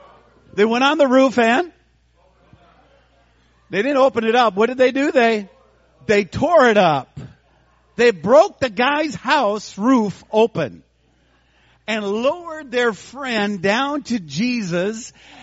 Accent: Minnesota, United States; also born or lived in St. Paul; I grew up in western Minnesota in the country, and I was born in St. Paul, but my mother remarried after a divorce, and so we moved to the country. We moved to western Minnesota

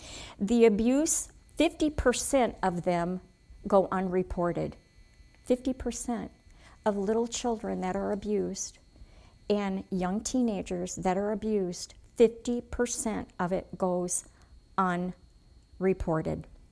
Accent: Dyer, Tennessee, United States; born there; moved away; I was born in Dyer, Tennessee to a mother and father who grew up in godly homes.

